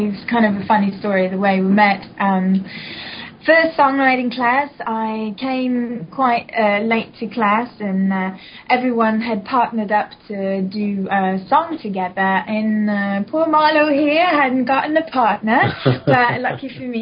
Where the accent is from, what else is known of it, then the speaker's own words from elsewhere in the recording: West coast, Norway; I'm from Norway, from the west coast. I grew up in a beautiful small town called Arlesen, which is surrounded by tall, tall mountains and deep valleys and beautiful forests.